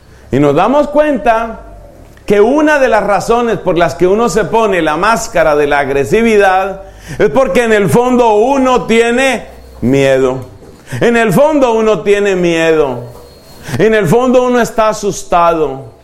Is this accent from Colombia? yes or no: yes; Bucaramanga, Santander, Colombia; en la ciudad de Bucaramanga. En mi país estábamos haciendo oración por algunas personas